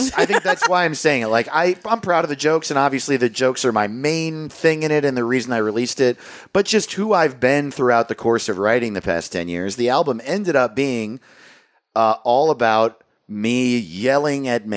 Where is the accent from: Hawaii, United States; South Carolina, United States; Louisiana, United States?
Hawaii, United States; born there; also born or lived in San Diego, California; I moved around a lot. So I was born in Hawaii.